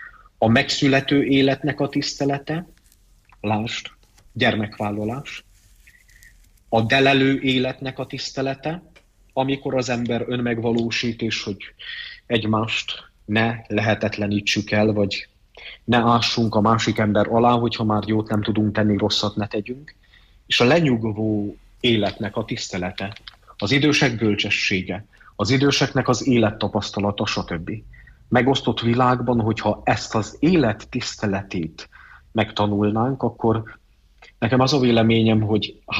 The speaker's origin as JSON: {"language": "Hungarian", "region": "Harghita", "country": "Romania", "tie": "born or raised there", "said": "nagyon szeretem Csíkot, Csíksomlyót, Erdélyt, a szülőföldemet. Nagyon szeretem magát, a nemzetet, és imádom a Szentlélek Istent."}